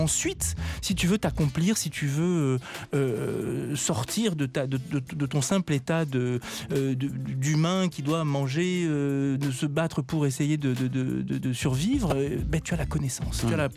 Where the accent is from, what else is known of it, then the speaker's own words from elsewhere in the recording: France; ont permis chez nous en France là-bas la révolution du peuple contre les monarques abusifs